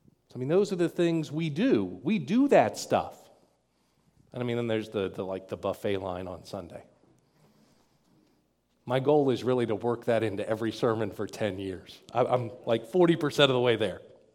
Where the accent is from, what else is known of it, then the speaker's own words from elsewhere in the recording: the South, United States; I grew up in the South. I know how to do that.